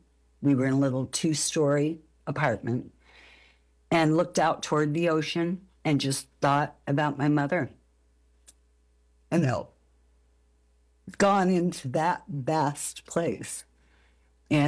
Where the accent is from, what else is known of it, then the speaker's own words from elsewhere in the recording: San Diego, California, United States; Oh, you know, I grew up in San Diego and behind us was a canyon.